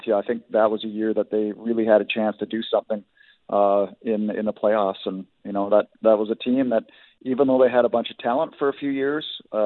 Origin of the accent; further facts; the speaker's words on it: Abbotsford, British Columbia, Canada; grew up in Abbotsford and worked at Leadview